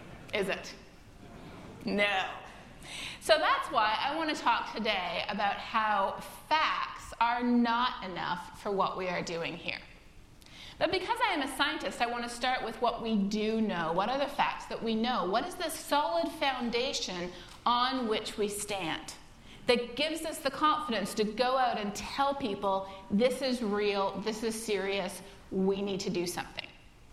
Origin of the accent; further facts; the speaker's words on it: Toronto, Ontario, Canada; now in United States; He's from Northern Virginia, and I'm from Toronto.